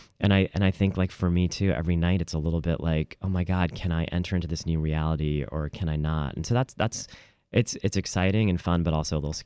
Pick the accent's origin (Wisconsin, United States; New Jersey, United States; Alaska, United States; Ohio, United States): Ohio, United States; born there; also born or lived in Indiana / Texas / Florida; I was born in Ohio, and then we lived in Indiana, and then lived in Texas, and then we lived in Florida.